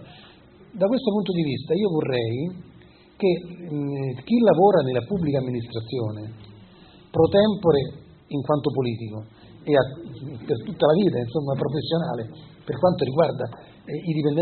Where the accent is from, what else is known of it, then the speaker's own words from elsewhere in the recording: Rome, Lazio, Italy; born there; now in Monferrato, Italy; io vivo nel Monferrato, anche se sono romano di nascita